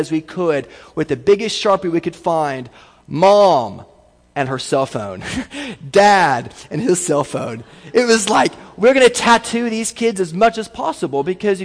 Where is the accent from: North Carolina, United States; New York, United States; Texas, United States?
Texas, United States; here we are, these people from Oklahoma. I was originally from Texas.